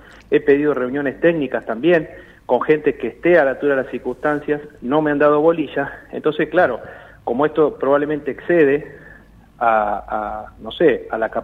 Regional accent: Comodoro Rivadavia, Chubut, Argentina; porque yo soy de Comodoro, entonces conozco esta ciudad, conozco su gente

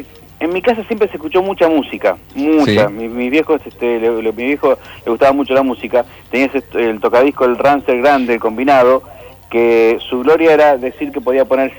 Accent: Salto Grande, Santa Fe, Argentina; pasaban las mismas películas en mi pueblo, Salto Grande, y en Cerodino, que es un pueblo que está como a 20 kilómetros por ruta de tierra.

